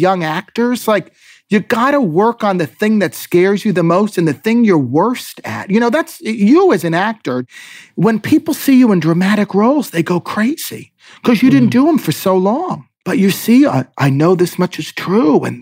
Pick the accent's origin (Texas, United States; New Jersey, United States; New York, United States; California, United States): New Jersey, United States; so I grew up in New Jersey and my mother literally fed me the same 10 foods for my entire childhood up until I was 18.